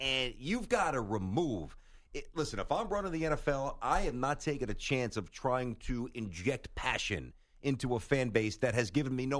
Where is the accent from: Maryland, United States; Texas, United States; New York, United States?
New York, United States; Like, growing up in New York, to me, the South is Florida, Georgia, Alabama, Kentucky, the Carolinas.